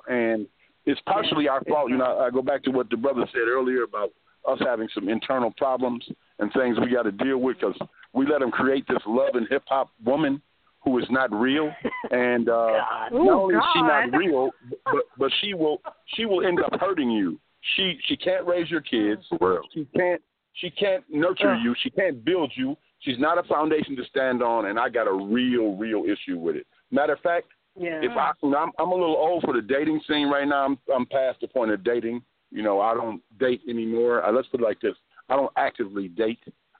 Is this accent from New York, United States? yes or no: yes; New York, United States; But I'm also from New York, so it's my I feel like we get misjudged sometimes.